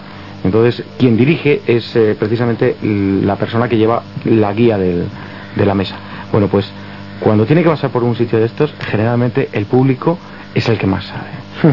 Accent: Zamora, Castile and León, Spain; en mi tierra, en Zamora

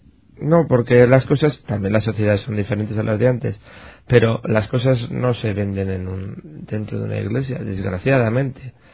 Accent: Valladolid, Castile and León, Spain; siendo vallisoletano, siendo católico, participando en los cultos, aún no siendo de la parroquia de Salvador

